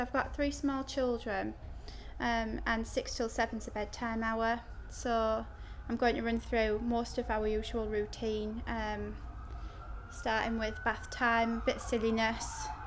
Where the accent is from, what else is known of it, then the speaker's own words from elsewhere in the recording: Middlesbrough, North East England, United Kingdom; I'm 32 and I'm from Middlesbrough.